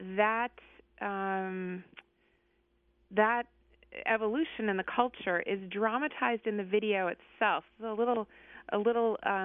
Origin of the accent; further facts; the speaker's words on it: New Hampshire, United States; My hometown in New Hampshire installed a giant mainframe computer in the middle of town